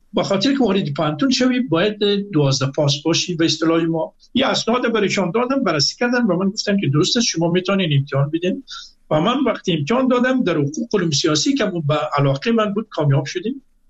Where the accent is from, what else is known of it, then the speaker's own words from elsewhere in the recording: Afghanistan; moved away; also born or lived in Mashhad, Iran; گفتم من از افغانستان آمدم،